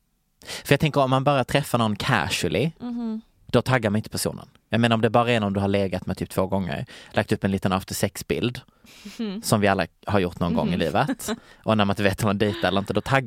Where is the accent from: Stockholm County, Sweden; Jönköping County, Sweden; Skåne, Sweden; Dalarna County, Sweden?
Skåne, Sweden; Som vi skåningar kallar bulle.